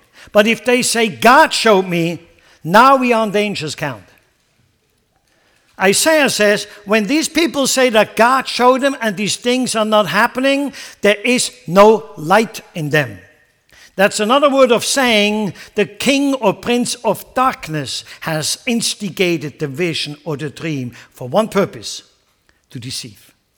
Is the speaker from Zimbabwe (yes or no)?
no; Switzerland; now in United States; I'm dual citizen. I grew up in Switzerland, I have that passport, and I obviously became a citizen of the United States of America.